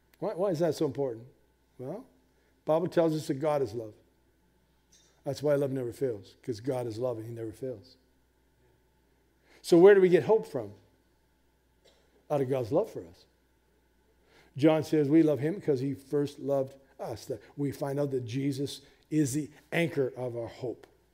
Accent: Simcoe, Ontario, Canada; When I was 16 in my hometown of Simcoe

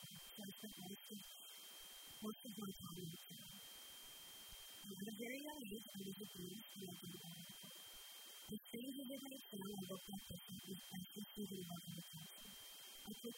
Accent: Newfoundland and Labrador, Canada; I was raised in Labrador with my dad, mom, and sisters.

